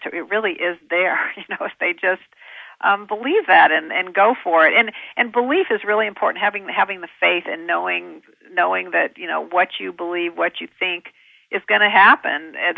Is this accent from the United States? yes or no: yes; Kentucky, United States; born there; also born or lived in Colorado / California / Connecticut; I was born in Kentucky, and I've lived in all the states that begin with a C, not because I tried to.